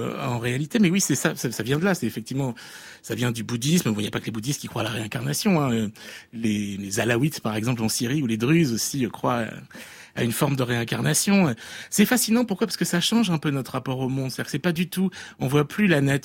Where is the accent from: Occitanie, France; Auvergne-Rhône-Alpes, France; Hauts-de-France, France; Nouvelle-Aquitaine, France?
Nouvelle-Aquitaine, France; J'avais envie de revenir au Poitou un peu, et de retrouver ma... Oui, mon pays natal.